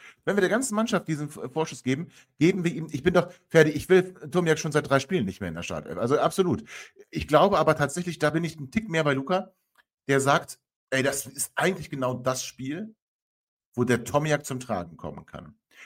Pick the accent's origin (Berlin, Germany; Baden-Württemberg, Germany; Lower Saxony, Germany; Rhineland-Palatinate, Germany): Lower Saxony, Germany; Langenhagen; gebürtiger Langhagener, komme ich auch her